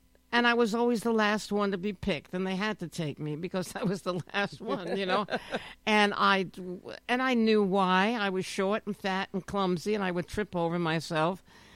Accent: New York City, New York, United States; I was brought up living in New York City. We played in the gutter.

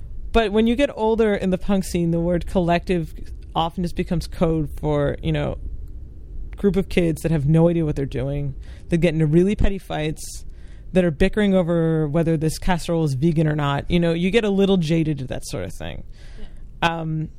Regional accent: Boston, Massachusetts, United States; And in all my years growing up in Boston … would never play in Massachusetts

